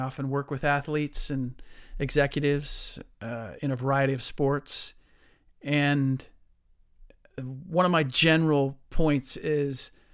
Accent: Cincinnati, Ohio, United States; growing up in Cincinnati, Chicago, probably the nearest NBA town.

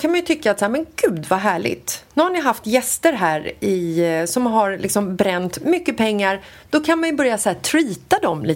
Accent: Sweden; för att vi är från Sverige

